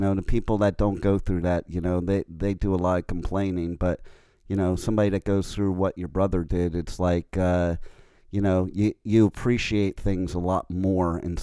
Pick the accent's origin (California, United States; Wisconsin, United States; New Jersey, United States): New Jersey, United States; I'm here with our next guest from Jersey, my home state. So I always love talking to Jersey people.